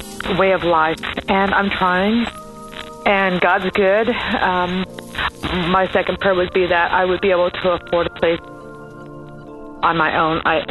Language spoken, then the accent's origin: English; California, United States; I'm from California.